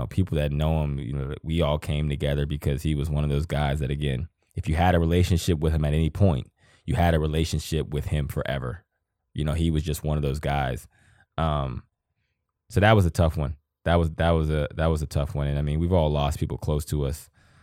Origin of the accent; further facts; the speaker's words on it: Johnstown, Pennsylvania, United States; I'm from Johnstown, Pennsylvania. And I was a sophomore. I'm from Johnstown, Pennsylvania.